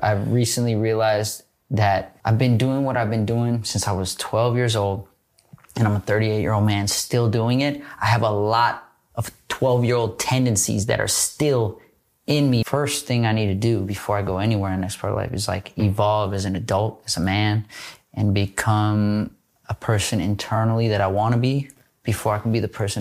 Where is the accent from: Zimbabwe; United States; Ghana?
United States; Northridge, California; I grew up in Northridge, California, about 45 minutes to an hour from where we are right now.